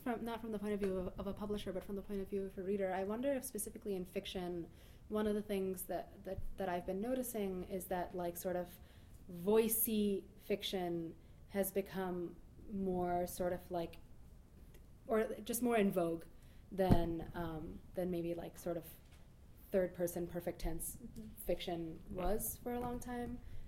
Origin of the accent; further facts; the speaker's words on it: New York, United States; now in Nashville, United States; I'm from New York, but I just recently started teaching creative writing at Vanderbilt University, so I now live in Nashville.